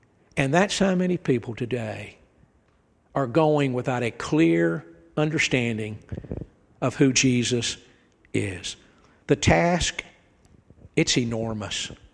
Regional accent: Atlanta, Georgia, United States; Coca-Cola. I'm from Atlanta. Y'all can probably tell by the way I talk, I'm not from here, okay? Atlanta's the birthplace of Coca-Cola

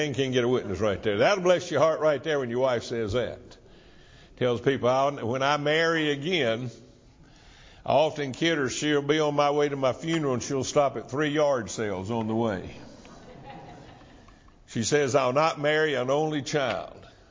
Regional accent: Thomasville, United States; Now, I was raised in Thomasville and down on good old West Green Street.

